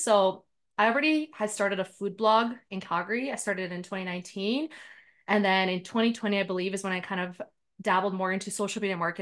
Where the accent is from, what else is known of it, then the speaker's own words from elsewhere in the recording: North Macedonia; moved away; that's like with a J because it's Macedonian. So I'm from Macedonia. I moved here 15 years ago.